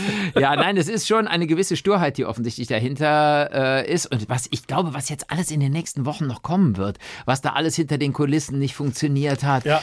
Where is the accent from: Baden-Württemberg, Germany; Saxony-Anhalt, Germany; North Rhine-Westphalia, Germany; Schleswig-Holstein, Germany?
North Rhine-Westphalia, Germany; Cologne; Das musst du mir als Kölner nicht sagen.